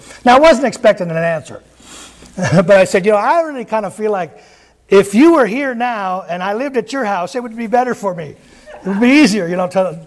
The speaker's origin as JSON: {"language": "English", "region": "Montana", "country": "United States", "said": "Okay, I like to use that because I'm from Montana"}